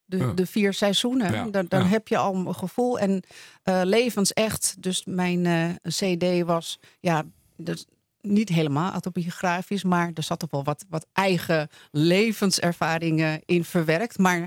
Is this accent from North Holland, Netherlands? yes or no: yes; Amsterdam, North Holland, Netherlands; born there; En ik ben hier geboren in Amsterdam. Amsterdam-West.